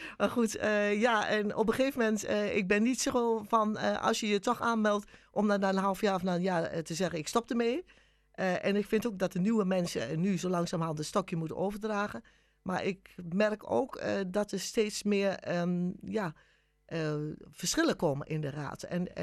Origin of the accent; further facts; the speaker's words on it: Markelo, Overijssel, Netherlands; Ik ben natuurlijk afkomstig uit Markelo, geboren en getogen. Ja. Ik ben een echt Markelsen.